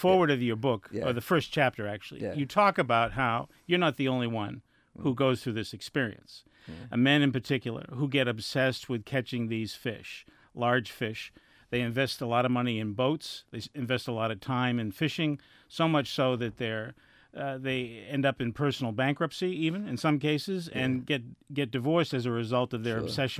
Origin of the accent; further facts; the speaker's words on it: Massachusetts, United States; I grew up saying that in Massachusetts.